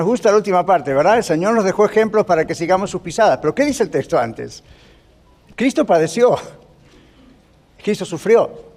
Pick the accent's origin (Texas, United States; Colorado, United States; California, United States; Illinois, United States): Colorado, United States; Pero hiking, todos sabemos, somos de Colorado, ¿quién no sabe qué es hiking? Somos todos bilingües acá.